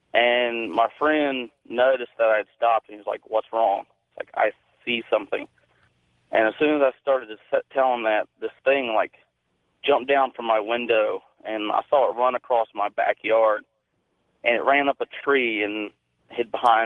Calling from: Concord, North Carolina, United States; I'm calling from Concord, North Carolina.

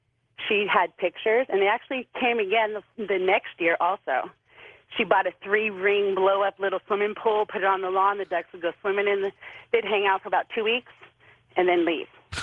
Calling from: California, United States; I'm calling from the Bay Area.

